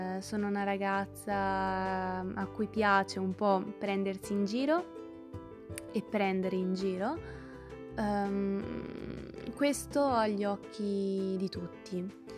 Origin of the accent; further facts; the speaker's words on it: Florence, Tuscany, Italy; ho 21 anni. E sono toscana doc, sono precisamente fiorentina. Sono di padrelingua italiana, madrelingua albanese, ma io sono nata, vissuta